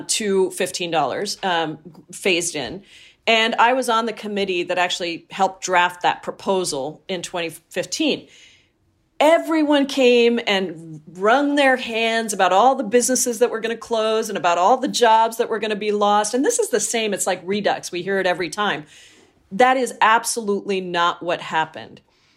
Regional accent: Washington, United States; I'm, of course, proud that I come from Washington State.

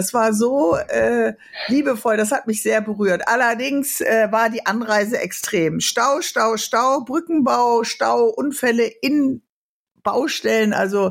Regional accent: Bremen, Germany; da mache ich ja diesen Weserstrand-Talk in meiner Heimatstadt Bremen.

